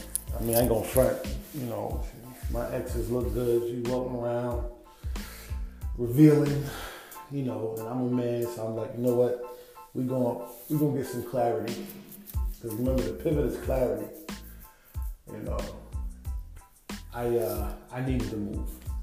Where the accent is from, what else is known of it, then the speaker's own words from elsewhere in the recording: Philadelphia, Pennsylvania, United States; October 5th, 2018, I moved from Jersey back to my hometown, Philly.